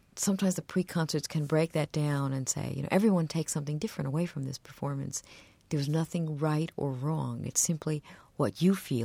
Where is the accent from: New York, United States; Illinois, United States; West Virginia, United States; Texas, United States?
New York, United States; New York City; Well, I started, you know, growing up in New York, I had this terrible attitude. I'm embarrassed to admit it now, that many New Yorkers have